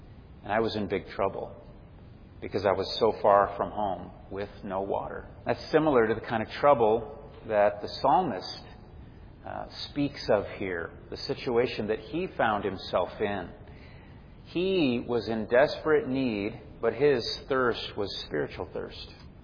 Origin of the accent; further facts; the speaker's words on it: Frankenmuth, Michigan, United States; People would come from miles around to ride around on those country roads around my hometown, Frankenmuth, Michigan. And just nothing but farmland and good country roads.